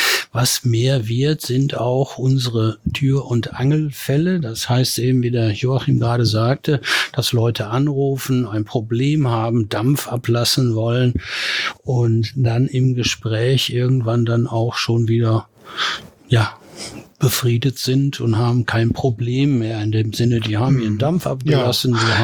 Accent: Heißen, North Rhine-Westphalia, Germany; Ich komme aus Heißen. Heißen ist schön grün, ähnlich wie Saarn.

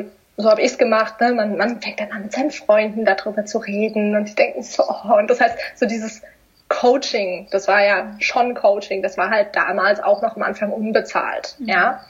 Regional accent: Baden-Württemberg, Germany; Und da gibt es diese Masterminds, auch in Stuttgart, weil ich komme aus der Nähe.

